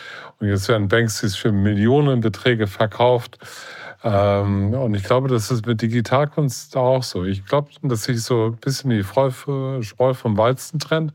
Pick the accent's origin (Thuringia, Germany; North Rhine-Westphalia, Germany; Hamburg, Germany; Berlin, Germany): Hamburg, Germany; Und letztendlich mache ich etwas für Hamburg, für meine Heimatstadt, für Deutschland und für Europa.